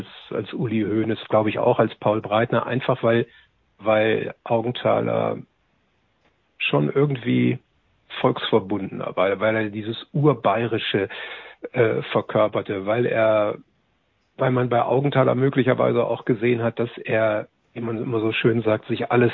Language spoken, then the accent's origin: German; Northern Germany, Germany; ich komme ja aus Norddeutschland